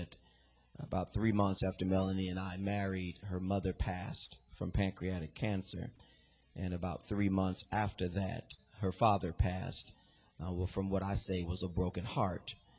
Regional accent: San Francisco, California, United States; So I'm from San Francisco. They got some great jewelers in San Francisco.

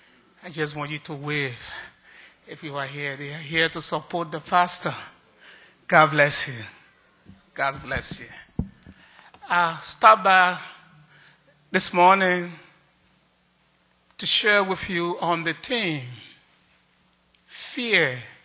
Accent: Liberia; We are aware of the Ebola situation in my home country, Liberia

